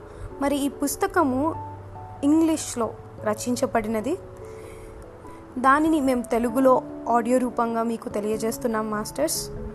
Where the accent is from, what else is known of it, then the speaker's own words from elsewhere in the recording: Proddatur, Andhra Pradesh, India; మాది ప్రొద్దుటూరు.